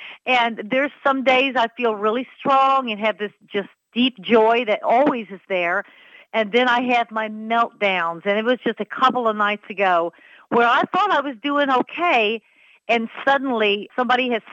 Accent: Scotland, United Kingdom; I'm a Scottish girl

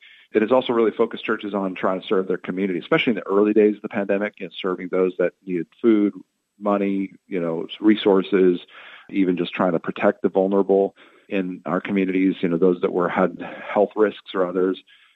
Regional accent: Phoenix, Arizona, United States; I grew up in Phoenix, Arizona. I love the West, feel like it's home.

